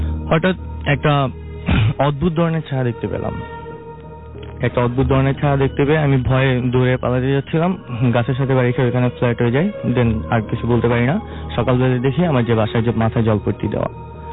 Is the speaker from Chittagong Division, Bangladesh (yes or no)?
yes; Chandpur, Chittagong Division, Bangladesh; আমার দেশের বাড়ি, আমার গ্রামের বাড়ি চাঁদপুরে।